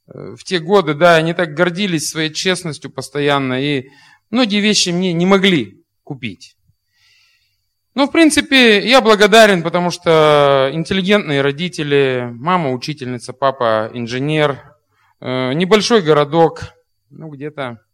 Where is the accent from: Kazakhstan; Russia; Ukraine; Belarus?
Kazakhstan; East Kazakhstan Region; born there; Я родился в Казахстане, маленький город между Семипалатинском и Усть-Каменогорском.